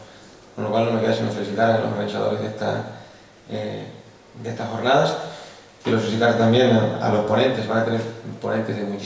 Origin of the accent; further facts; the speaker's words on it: Canary Islands, Spain; una región como la nuestra, como Canarias, una región ultraperiférica, fragmentada entre sí, en diferentes islas